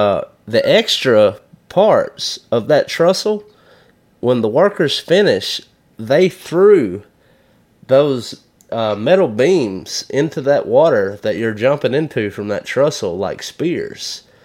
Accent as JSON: {"language": "English", "region": "Alabama", "country": "United States", "said": "which is, we're from Alabama, I would call that pussyfooting."}